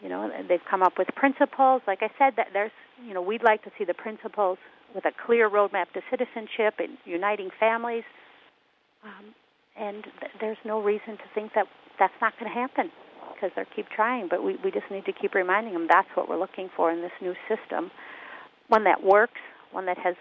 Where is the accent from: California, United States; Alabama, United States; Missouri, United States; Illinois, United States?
Illinois, United States; Chicago; I grew up in Chicago